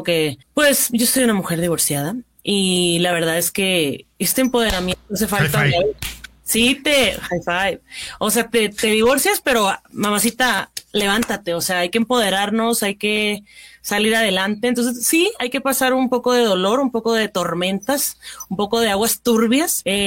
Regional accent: Culiacán, Sinaloa, Mexico; Yo soy de Culiacán.

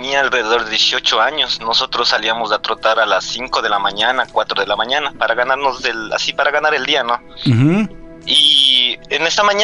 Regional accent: Ecuador; now in Kansas City, United States; Por el momento estoy en Estados Unidos, pero yo soy de Ecuador

